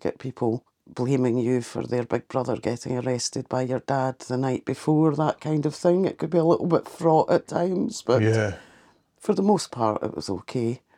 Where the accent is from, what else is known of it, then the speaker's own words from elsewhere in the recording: Dollar, Scotland, United Kingdom; also born or lived in Bonnybridge; Originally I'm from down sort of Stirling area, the Hillfoots, and just outside Stirling. So that's where I grew up. Lived in Dollar originally, and then moved to Bonnybridge, 2 very different places, I have to say.